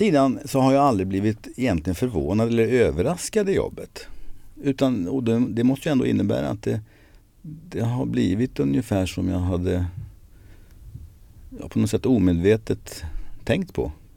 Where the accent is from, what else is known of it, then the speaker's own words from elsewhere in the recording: Stockholm, Stockholm County, Sweden; also born or lived in Mariestad; jag är uppvuxen i Stockholm. Sen bodde jag som tonåring i 6-7 år nere i Västergötland i Mariestad också.